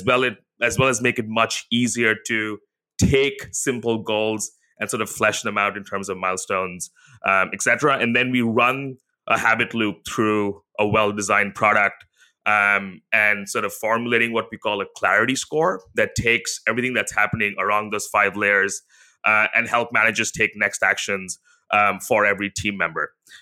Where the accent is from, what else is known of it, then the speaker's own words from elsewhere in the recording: India; now in Singapore; I live in Singapore with my wife, where we both grew up in Asia. So I grew up in India.